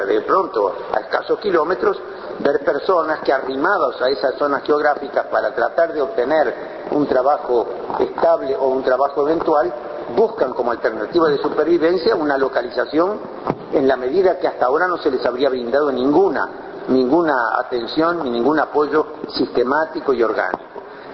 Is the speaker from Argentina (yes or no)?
no; Montevideo, Uruguay; nacido en Montevideo y nacido en el Uruguay, me sigo sin reconocer en el país en que nací ni en el Montevideo en que me crié